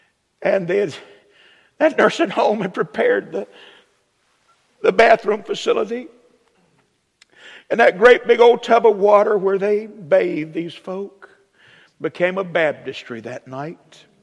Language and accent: English; Virginia, United States; I come from Virginia. That's where I get this accent, okay? I talk normal in Virginia.